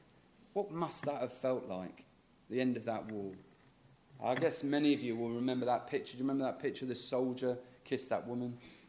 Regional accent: United Kingdom; And don't worry, I know we're British. We're not all going to start dancing around in the church this morning.

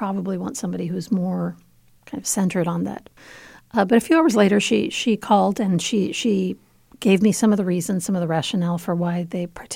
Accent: Argentina; I was raised in Argentina. My mother is Argentinian.

